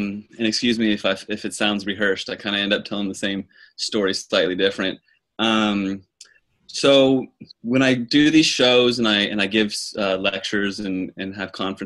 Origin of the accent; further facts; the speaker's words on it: Virginia, United States; I grew up in Virginia, and I lived a normal life. I'm a normal guy from Virginia.